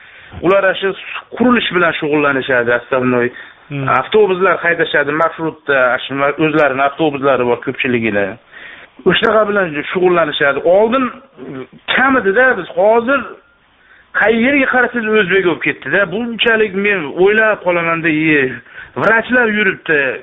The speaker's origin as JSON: {"language": "Uzbek", "town": "Andijan", "region": "Andijan Region", "country": "Uzbekistan", "lives_now": "Yakutsk, Russia", "said": "Yakutskidanman. O'zim andijonlikman. Ko'pdan beri yashayman shu yerda."}